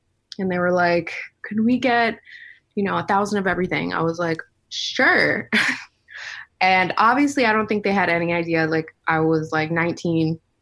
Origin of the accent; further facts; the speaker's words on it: Pennsylvania, United States; every Friday I was at shows because I'm from Pennsylvania, so a lot of people would like come in from New York, or like it's kind of like a tri-state stop.